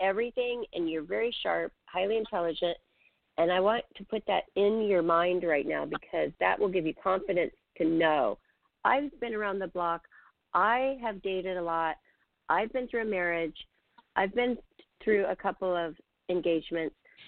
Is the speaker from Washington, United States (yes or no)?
yes; Seattle, Washington, United States; I always remember that because I'm from Seattle.